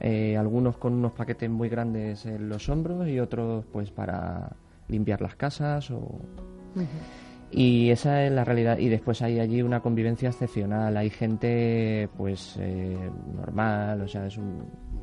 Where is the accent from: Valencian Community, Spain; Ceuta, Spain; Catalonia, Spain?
Ceuta, Spain; Yo soy de Ceuta. Yo nací en Ceuta en el 79.